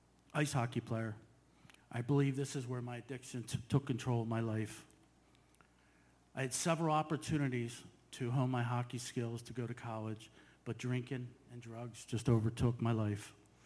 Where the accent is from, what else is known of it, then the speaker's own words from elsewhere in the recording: Philadelphia, Pennsylvania, United States; I'm from Philadelphia, and I'm a faithful believer in Jesus Christ, and I'm a drug addict. I was raised a Catholic, went to Catholic schools